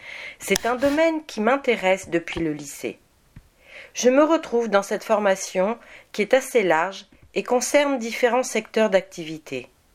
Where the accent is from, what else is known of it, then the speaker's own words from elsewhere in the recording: Chartres, Centre-Val de Loire, France; also born or lived in Rennes; now in Lorient, France; Je viens de Chartres et je suis allée à Rennes pour suivre des études d'ingénieur, puis un doctorat.